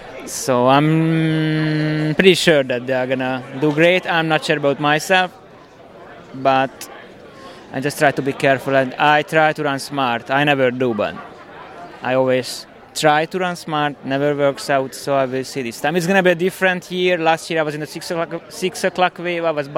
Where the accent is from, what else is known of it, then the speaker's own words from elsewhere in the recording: Hungary; I'm from Hungary.